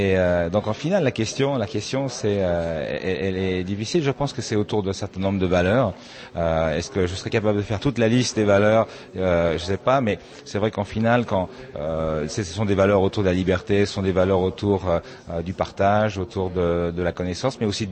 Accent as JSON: {"language": "French", "town": "Paris", "region": "Île-de-France", "country": "France", "tie": "born there", "said": "je suis né en France, à Paris. Je suis d'origine arménienne. J'ai vécu 3 ans à Singapour"}